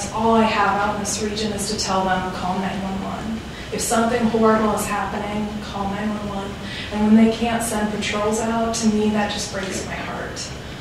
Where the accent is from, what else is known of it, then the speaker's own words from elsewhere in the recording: Newberg, Oregon, United States; And I'm from Newburgh, Oregon, but I'm actually a staff member here in Newburgh.